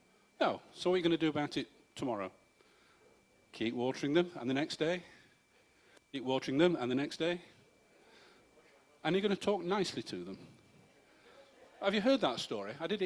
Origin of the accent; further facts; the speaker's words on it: Yorkshire and the Humber, United Kingdom; accent: Yorkshire; Don't take the mic out of my Yorkshire accent.